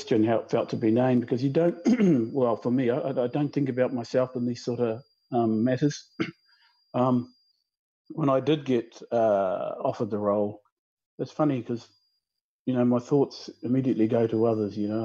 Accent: Kelston, Auckland, New Zealand; when I was 12, I was supposed to go to Kelston Boys High School. We grew up in Kelston.

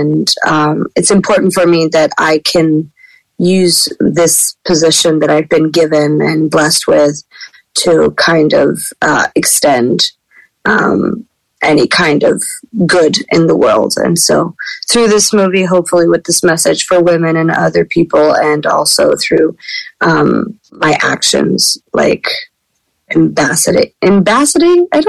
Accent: France; I grew up in France

